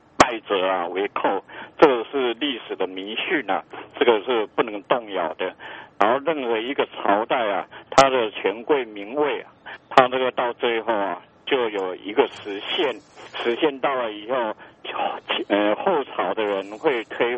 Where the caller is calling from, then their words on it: Taichung, Taiwan; 我是台中的